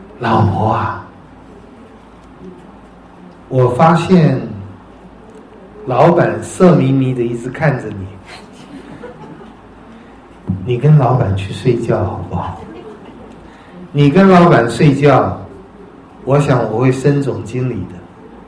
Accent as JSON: {"language": "Chinese", "country": "China", "said": "如同我们中国人逃避灾难的时候"}